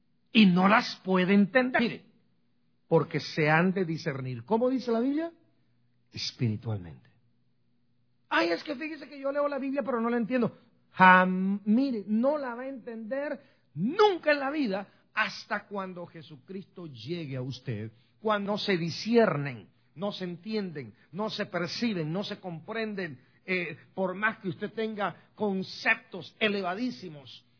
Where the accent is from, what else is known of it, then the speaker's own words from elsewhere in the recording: Guatemala; moved away; also born or lived in California / El Salvador; Yo, miren, he vivido en 3 ciudades desde que yo emigré de Guatemala en el año 82. Y fui directamente para California, donde viví 10 años. Y de ahí 3 años y medio en El Salvador. Y 28 años acá con ustedes.